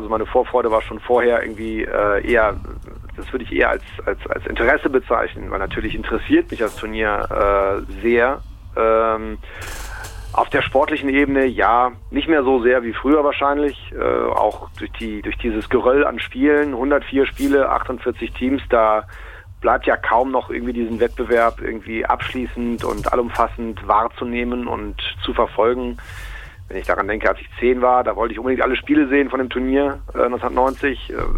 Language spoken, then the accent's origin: German; North Rhine-Westphalia, Germany; Also ich komme aus Köln, also aus der Nähe von Köln und lebe heutzutage in Köln.